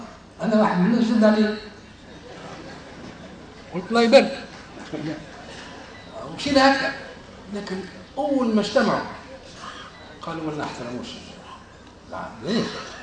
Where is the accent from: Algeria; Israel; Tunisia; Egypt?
Tunisia; عندنا في تونس